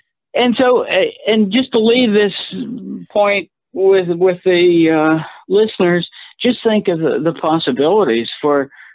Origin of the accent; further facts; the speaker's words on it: Pittsburgh, Pennsylvania, United States; University of Pittsburgh story, I'm from Pittsburgh, by the way